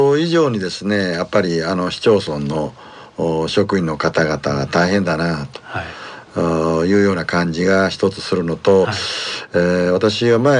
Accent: Osaka, Japan; born there; now in Sanda, Japan; それと私はもともと三田の生まれじゃなくて大阪の生まれで移ってきたんですけどね、27年間住んでですね

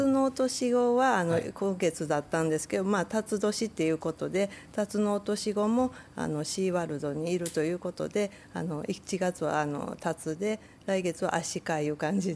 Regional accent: Kansai, Japan; ちょっと飴を関西人としてなんか飴をあげたいかなって言って

